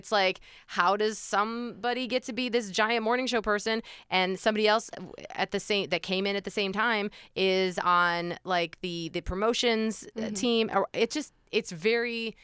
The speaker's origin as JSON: {"language": "English", "region": "Ohio", "country": "United States", "said": "we started talking because we're both from Ohio."}